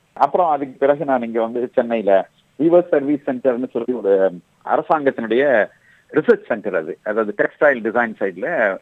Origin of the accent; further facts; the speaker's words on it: Madurai, Tamil Nadu, India; நான் வந்து தென்பகுதியில மதுரை தான் என்னுடைய சொந்த ஊர். நான் மதுரை பிறந்து வளர்ந்தது இல்லை மதுரை.